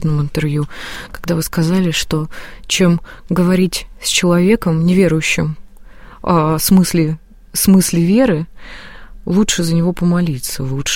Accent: Siberia, Russia; Я просто сама из Сибири

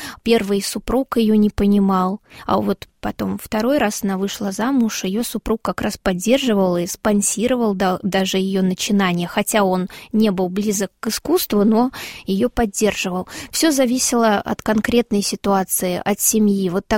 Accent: Krasnodar Krai, Russia; мне они вообще очень близки моему сердцу, потому что я выросла на Кубани

